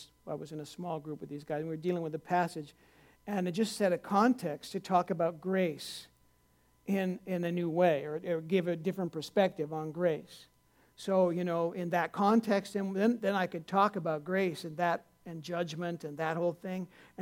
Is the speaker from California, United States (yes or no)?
yes; California, United States; When I was growing up in California, growing up as a kid.